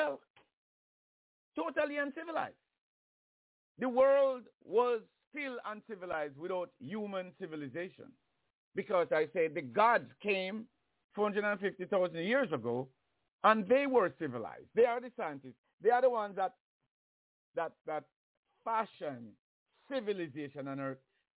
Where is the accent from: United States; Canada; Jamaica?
Jamaica; I come from Jamaica.